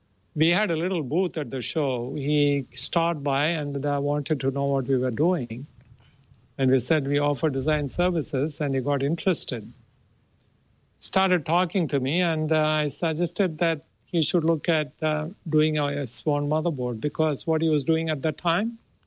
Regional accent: India; English is a second language; moved away as an adult; now in United States; 1985, I came over from India to the United States. And right away started the company because it was not easy to get a job.

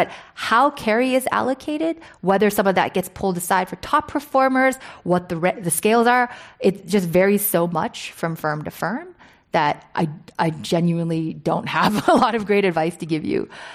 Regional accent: Hong Kong; Yeah, so I grew up in Hong Kong

